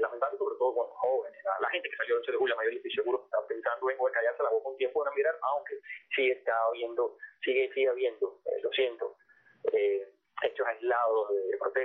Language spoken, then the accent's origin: Spanish; Cuba